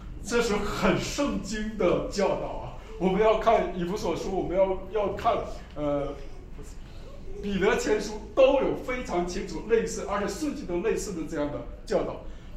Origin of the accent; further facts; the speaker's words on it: China; 其实我们中国人很聪明了哈，那个中国文化里有一条叫三纲五常